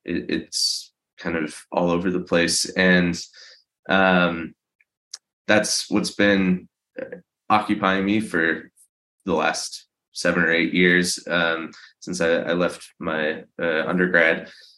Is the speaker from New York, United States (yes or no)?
no; Madison, Wisconsin, United States; also born or lived in Minneapolis; I grew up in Madison and had recently been living in Minneapolis for the last 5 or 6 years, but just moved back in May back to Madison.